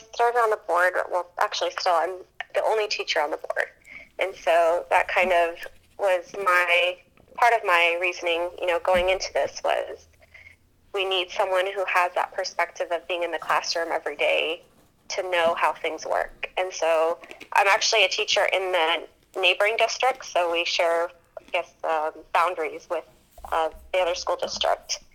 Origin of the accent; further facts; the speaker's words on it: San Jose, California, United States; It's something I always really appreciated about growing up in East San Jose specifically, is you can walk down the streets and hear all different types of languages